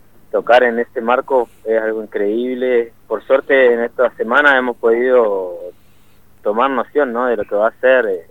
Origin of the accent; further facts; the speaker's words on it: Neuquén, Argentina; Pero también somos acá de Neuquén, somos neuquinos